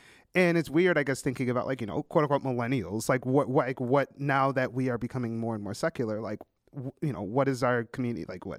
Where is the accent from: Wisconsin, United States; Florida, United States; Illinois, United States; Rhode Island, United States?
Illinois, United States; I grew up in don't want to put it all out there, but a couple hours south of Chicago.